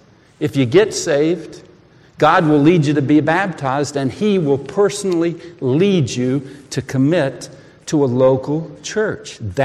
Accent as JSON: {"language": "English", "region": "the South", "country": "United States", "tie": "born or raised there", "said": "Now, I grew up in the South, and we got some little help. We say y'all."}